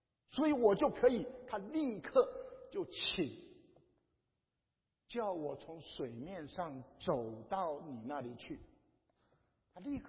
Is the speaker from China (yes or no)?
no; Taiwan; 你们美国护照很容易，可是我是台湾的护照，在那边连办事处都没有